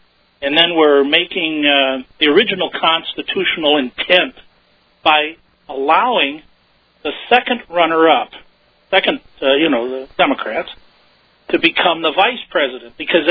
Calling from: Michigan, United States; Michigan.

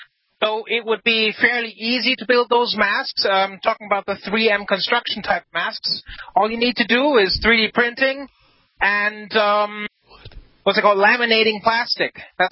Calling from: California, United States; California.

